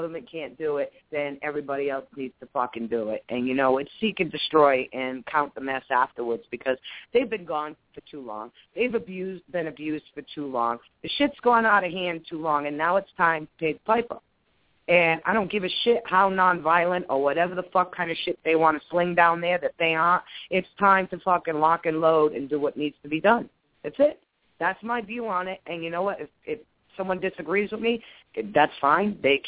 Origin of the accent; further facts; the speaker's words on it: Tiverton, Rhode Island, United States; Fall River, Mass. Right on the state line. I grew up in Tiverton. All my family was in Fall River.